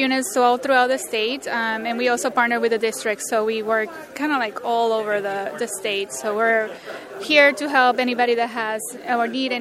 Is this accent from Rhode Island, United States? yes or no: yes; Rhode Island, United States; now in Kentucky, United States; I come from New England. And in Rhode Island, it's all about the stone walls and all of this.